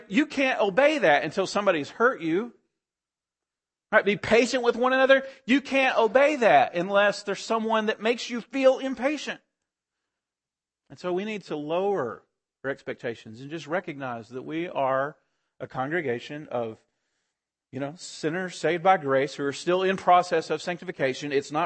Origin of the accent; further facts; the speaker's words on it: Texas, United States; I'm from West Texas, and that show perfectly hits what culture of West Texas is like.